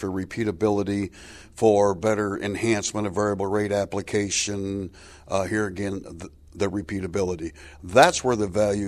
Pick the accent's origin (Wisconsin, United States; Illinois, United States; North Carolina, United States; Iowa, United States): Illinois, United States; Thompson; I'm from Thompson, Illinois. That's in the northwest corner of Illinois.